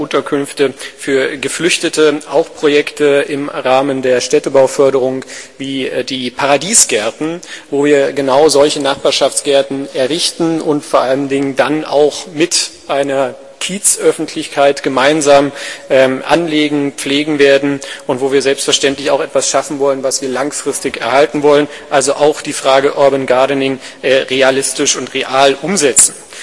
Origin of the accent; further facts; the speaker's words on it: Berlin, Germany; ich bin in Hellersdorf geboren und aufgewachsen